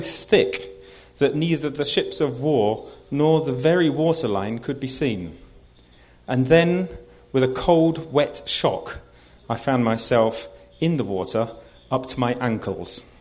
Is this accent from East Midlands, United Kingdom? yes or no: no; Oxford, South East England, United Kingdom; born there; all I'll say is that I was born in Oxford. And there are two Oxfords. One made cars, and the other made philosophers. We made cars.